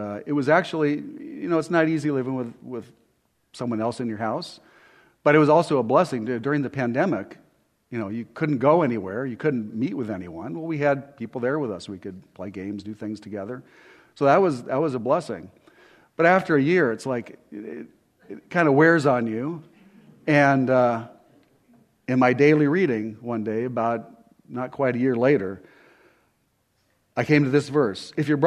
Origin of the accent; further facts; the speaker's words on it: California, United States; I grew up in California, Sandy and I both did.